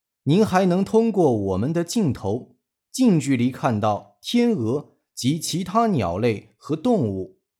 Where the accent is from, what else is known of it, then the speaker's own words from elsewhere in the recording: Austria; Chinese is a second language; 亲爱的中国观众，你好，我来自奥地利，一位位于欧洲中心的山区国家。